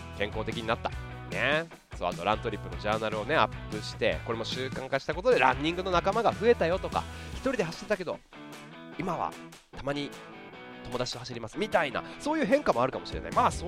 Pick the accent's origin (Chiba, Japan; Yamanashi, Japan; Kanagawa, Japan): Yamanashi, Japan; 私は山梨県民です